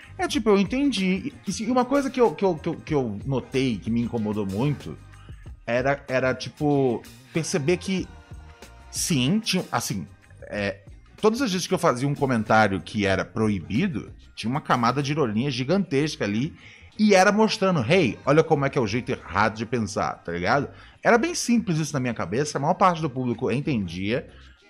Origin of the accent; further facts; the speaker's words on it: São Paulo, Brazil; Não sou do Rio de Janeiro, sou de São Paulo.